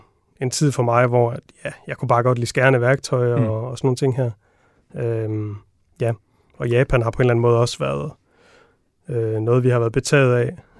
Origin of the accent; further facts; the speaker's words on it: Vejle, Region of Southern Denmark, Denmark; jeg er 31 år og født og opvokset i Vejle, hvor jeg også har min butik og mit værksted i dag.